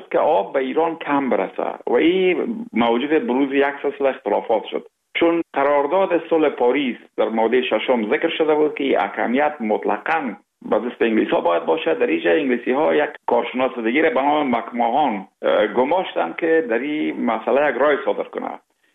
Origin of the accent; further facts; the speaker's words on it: Mazar-i-Sharif, Balkh, Afghanistan; ما اصلا از کابل هستیم، ولی خب تولد ما در شهر مزار شریف صورت گرفت. مکتب هم در مزار شریف، مکتب تجربوی آغاز کردیم و بعد از تکنیکوم نفت و گاز مزار شریف با پایان رساندیم. متولد سال 1338 هستم، در حدود 64 سال.